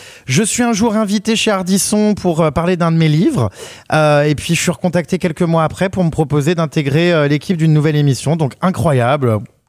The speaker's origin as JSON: {"language": "French", "town": "Lyon", "region": "Auvergne-Rhône-Alpes", "country": "France", "tie": "born there", "lives_now": "Paris, France", "said": "Moi, j'ai pas choisi où j'étais né. Hein. Je suis né à Lyon. Bon, il se trouve que la ville est sympa, tant mieux. J'ai bien aimé y vivre."}